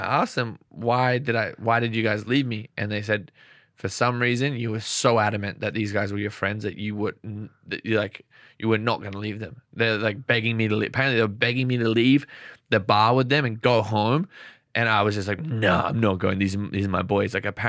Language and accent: English; Australia; I was like, I'm Australian. Faster than you, motherfucker.